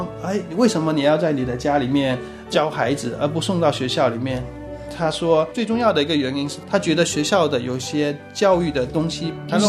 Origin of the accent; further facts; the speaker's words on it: China; now in United States; 因为我妈妈是基督徒，但是我从小在国内长大，